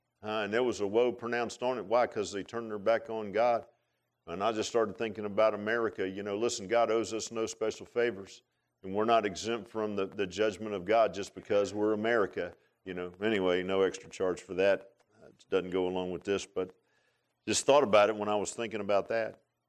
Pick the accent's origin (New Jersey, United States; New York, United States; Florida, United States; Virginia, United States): Virginia, United States; Virginia Beach; I grew up in Virginia Beach, and it was in a little neighborhood. Neighborhood's still there.